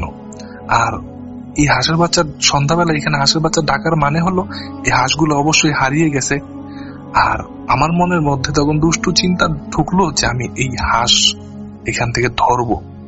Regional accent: Abdullapur, Dhaka Division, Bangladesh; আমার বাড়ি মুন্সিগঞ্জ জেলার টঙ্গিবাড়ি উপজেলার আবদুল্লাপুর গ্রামে।

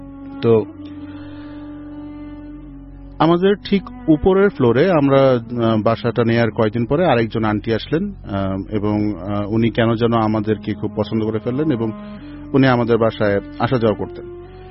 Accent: Dhaka, Dhaka Division, Bangladesh; আমি একজন corporate worker, আমি ঢাকার খিলগাঁওয়ের ছেলে।

